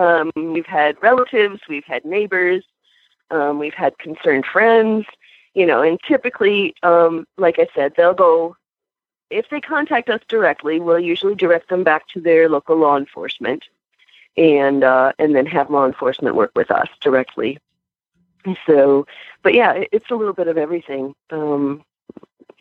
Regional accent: Minnesota, United States; I know that in my home state of Minnesota, we've been doing a lot of work with hay banks and things like that.

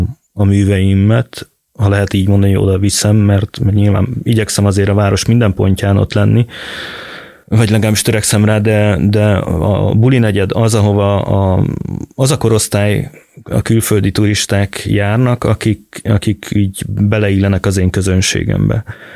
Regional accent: Budapest, Hungary; Világéletemben Budapesten voltam. A külvárosban nőttem föl, és 20-as éveim után költöztem csak be a belvárosba, de egy kis kitérőt leszámítva folyamatosan Budapesten éltem.

